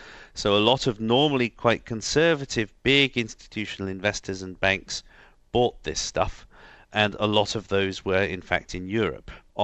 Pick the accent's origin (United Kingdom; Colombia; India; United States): United Kingdom; my home country of Britain